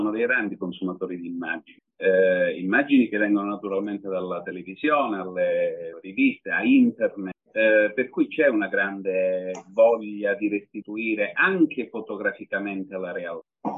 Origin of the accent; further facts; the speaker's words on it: Catanzaro, Calabria, Italy; io parlo per me perché sono di Catanzaro, che è una piccola realtà